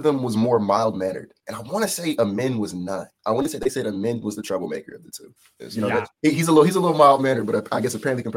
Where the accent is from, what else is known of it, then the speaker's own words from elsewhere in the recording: Houston, Texas, United States; oh, well, like I'm from Houston, so I'm going to pick the Rockets.